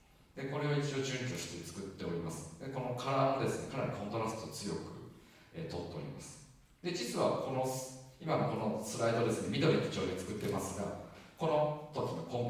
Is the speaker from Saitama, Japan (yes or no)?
no; Kagawa, Japan; 私本当に香川県から実は出たことがなくてですね、生まれも育ちも学校も就職先もということで、自分が生まれた実家からですね、半径20キロ以内で生活しているっていうので、